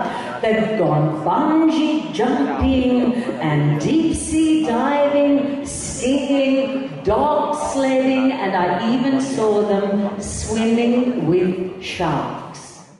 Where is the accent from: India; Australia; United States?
Australia; I come all the way from Australia.